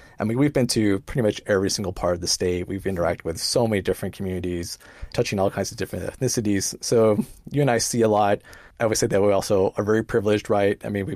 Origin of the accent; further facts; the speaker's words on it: Reseda, California, United States; So, I grew up in Reseda, right? Which is not, it's not an affluent part of the San Fernando Valley, right?